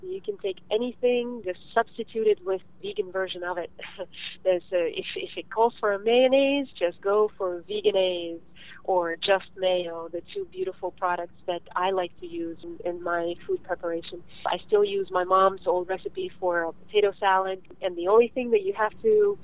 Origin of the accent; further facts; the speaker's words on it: Odesa, Odesa Oblast, Ukraine; now in United States; I am from Ukraine. I was born in Odessa, a beautiful city on the Black Sea in the Ukraine. And my grandparents and my parents were both old generations Ukrainian-Russian Jews, and we decided to come to the United States in 1993